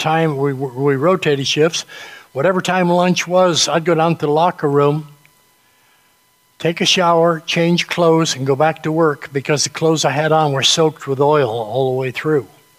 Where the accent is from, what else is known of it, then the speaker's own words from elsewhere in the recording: New England, United States; And I grew up in New England, so they knew what it is up there.